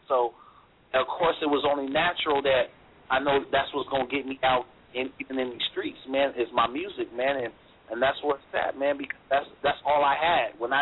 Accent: Stockton, California, United States; even though I'm from Stockton, you know what I mean, most of the peeps and stuff is from SAC, you know what I mean?

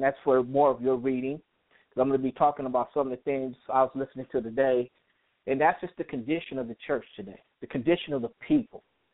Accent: United States; America, like even we live here, because I'm from America, can't speak for everybody else

